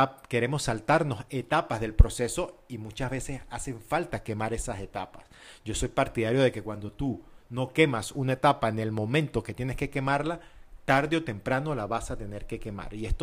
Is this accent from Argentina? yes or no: no; Mérida, Venezuela; Por ejemplo, en mi caso, si soy de Mérida, en Venezuela